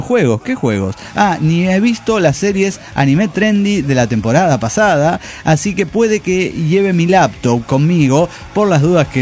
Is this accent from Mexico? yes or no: yes; Toluca, State of Mexico, Mexico; Soy un desintegrado de Toluca, México.